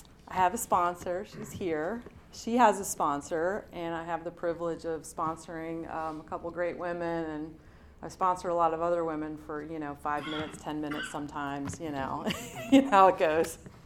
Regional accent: Baltimore, Maryland, United States; now in Atlanta, United States; I was born here in Atlanta, Georgia, kind of coincidentally, accidentally. My family's from Baltimore. My dad had like a work assignment down here for a year, and so I was born, then went back to Baltimore, and there was some moving between here and there

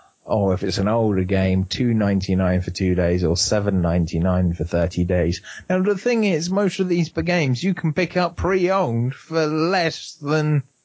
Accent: London, United Kingdom; born there; Because I was born in London. I'm not a Celt

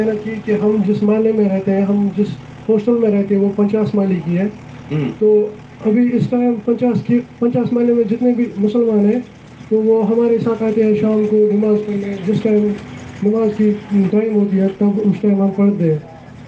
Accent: Jammu and Kashmir, India; और मैं कश्मीर से हूँ।

